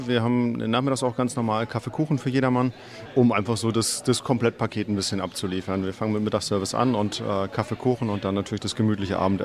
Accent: Röbel, Mecklenburg-Vorpommern, Germany; born there; Gebürtig bin ich aus Röbel. Ja, warum bin ich wieder zurückgekommen? Wegen der Familie erstmal.

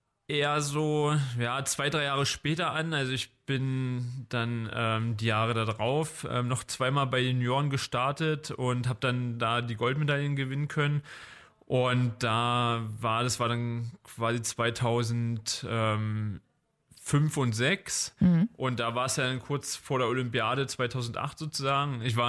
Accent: Schwedt, Brandenburg, Germany; now in Potsdam, Germany; ich bin aus Schwedt, gebürtig aus Schwedt, bin dann zur 7. Klasse damals auf die Sportschule gekommen.

